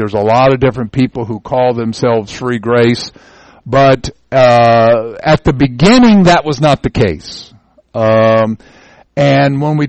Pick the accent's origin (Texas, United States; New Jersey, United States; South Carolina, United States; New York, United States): South Carolina, United States; Well, I was worried it's going to be too cold here because we're from South Carolina, and I thought, oh man, and but it's not.